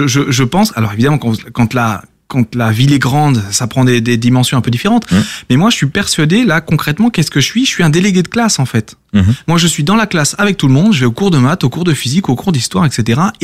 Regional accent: Strasbourg, Grand Est, France; C'est-à-dire que je suis de Strasbourg, j'ai fait une école en énergie

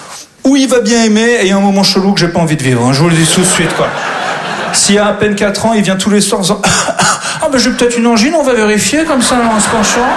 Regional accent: England, United Kingdom; French is a second language; now in France; je suis anglais. Ça fait 15 ans que je suis là. Ça fait 15 ans que j'essaye de maîtriser votre langue.

